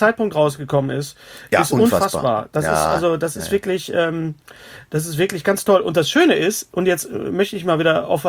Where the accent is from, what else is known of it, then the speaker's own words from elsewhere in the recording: West Germany, Germany; weil ich bin ja ein Wessi.